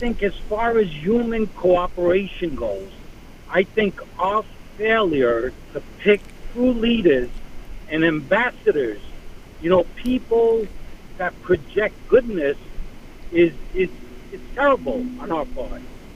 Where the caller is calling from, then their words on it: Long Island, New York, United States; I'm calling from Long Island.